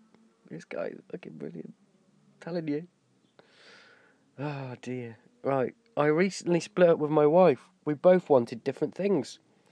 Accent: England, United Kingdom; of course I'm English.

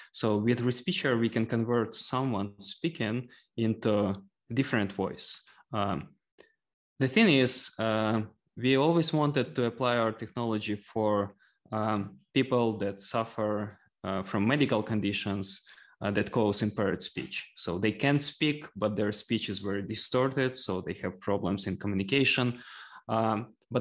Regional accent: Ukraine; we are originally from Ukraine, and I'm now in Ukraine.

